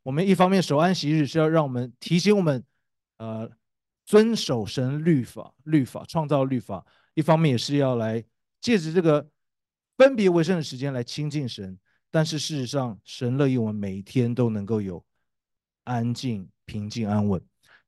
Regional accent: Taiwan; 我是从台湾来的

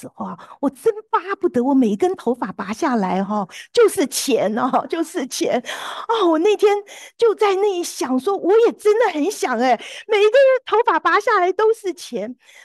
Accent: Taiwan; 我们这个从台湾来的，从来没经历过下雪啊

